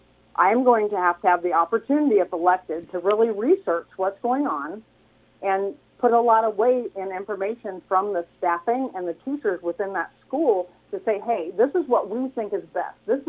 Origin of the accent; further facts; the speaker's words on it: Illinois, United States; I grew up in Mercer County, and I went to school here. Later on, I went to Western Illinois University